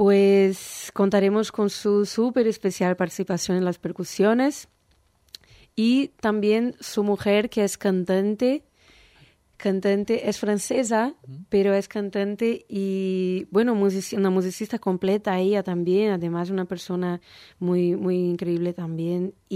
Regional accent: Brazil; Spanish is a second language; vengo de Brasil, pero siempre me gustó investigar otros estilos

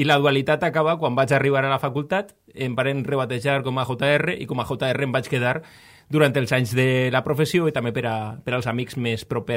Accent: Valencia, Valencian Community, Spain; born there; vaig néixer a Patraix fa 33 anys

